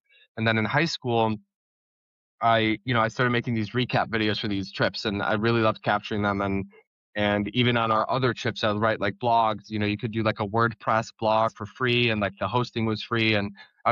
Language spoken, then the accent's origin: English; Hungary; moved away; It was a beautiful upbringing. My parents built a house there. And I think it was a really tough decision to leave Hungary